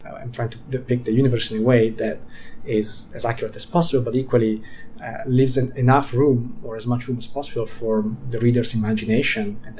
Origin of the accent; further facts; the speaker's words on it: Switzerland; first language Italian; English is a second language; having Italian origins, although I grew up in Switzerland, and Italian being my mother tongue